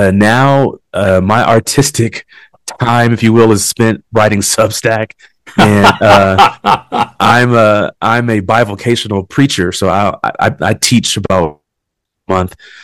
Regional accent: Long Beach, California, United States; I, too, am from California. I'm from Long Beach.

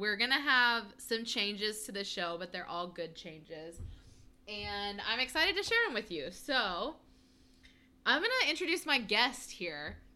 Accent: Choctaw, Oklahoma, United States; So we're both from Choctaw

